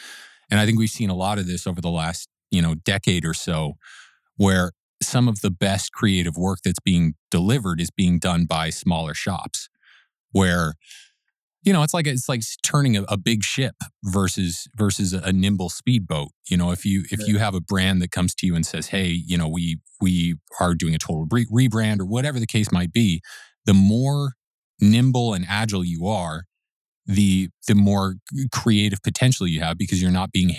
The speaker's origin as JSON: {"language": "English", "town": "Seattle", "region": "Washington", "country": "United States", "tie": "born or raised there", "moved": "as an adult", "lives_now": "Los Angeles, United States", "said": "I moved to LA from Seattle when I turned 18 and went to film school here"}